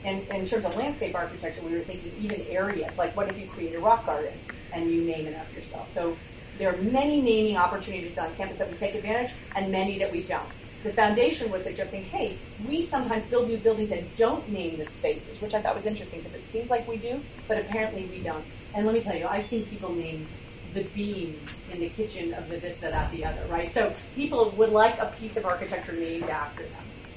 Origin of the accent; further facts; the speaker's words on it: New York, United States; I have to be honest, as a New Yorker, I don't relate